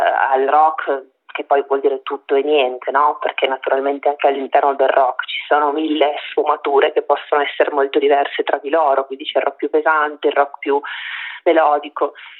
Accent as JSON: {"language": "Italian", "town": "Trieste", "region": "Friuli-Venezia Giulia", "country": "Italy", "tie": "born or raised there", "also_born_or_lived": "Rome", "said": "Essendo poi nata e cresciuta a Trieste, soltanto quando me ne sono andata, perché ho vissuto 10 anni a Roma"}